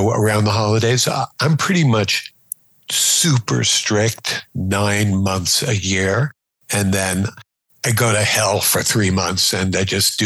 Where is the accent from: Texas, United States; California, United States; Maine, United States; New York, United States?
New York, United States; Syosset; you bring me back to the days when I grew up on Syosset.